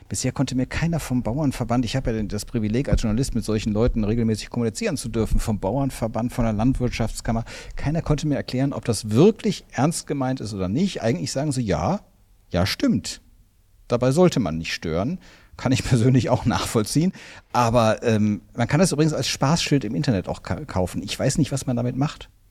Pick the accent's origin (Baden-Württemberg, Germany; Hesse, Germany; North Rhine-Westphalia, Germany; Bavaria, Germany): North Rhine-Westphalia, Germany; Cologne; Und da sage ich, nee, als Kölner, das kann ich so nicht stehen lassen.